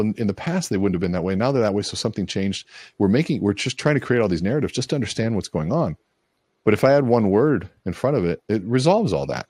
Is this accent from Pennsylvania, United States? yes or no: no; Minnesota, United States; also born or lived in Miami, United States; I was born in Miami, Florida, and moved to Minnesota when I was about 7 years old, lived Miami, Minnesota half time until I was about 15, 16 years old.